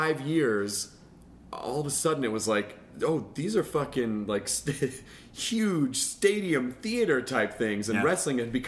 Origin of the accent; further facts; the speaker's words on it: Memphis, Tennessee, United States; But I grew up in Memphis, right when...